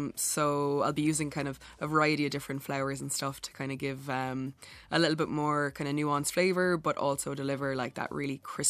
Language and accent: English; Cork, Munster, Ireland; I'm from Cork City, so the English market is kind of right on the doorstep.